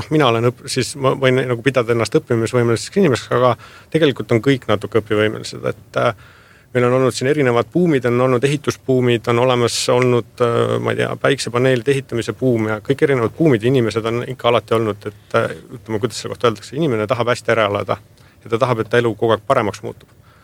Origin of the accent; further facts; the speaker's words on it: Haapsalu, Lääne County, Estonia; olen Haapsalust pärit, Haapsalu ei kuulu õiglase ülemineku piirkonda kuidagi